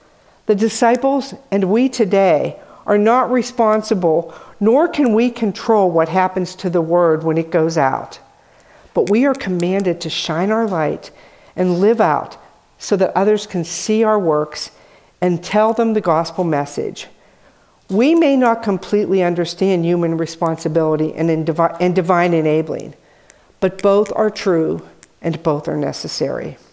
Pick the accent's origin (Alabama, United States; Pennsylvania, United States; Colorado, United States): Pennsylvania, United States; Now, someone who lives inland, and I'm from Pennsylvania, I didn't live near water